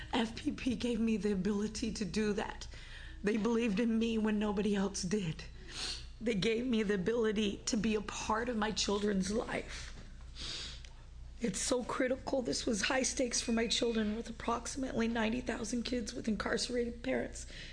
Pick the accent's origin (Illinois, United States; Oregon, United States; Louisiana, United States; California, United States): Oregon, United States; Seaside; I'm from Seaside.